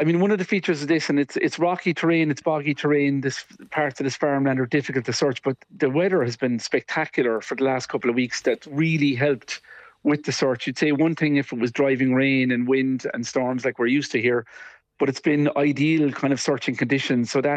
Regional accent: Kenmare, Munster, Ireland; and I'm from Kinmare myself

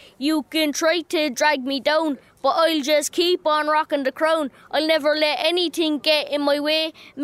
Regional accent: Cork, Munster, Ireland; I'm from Cork.

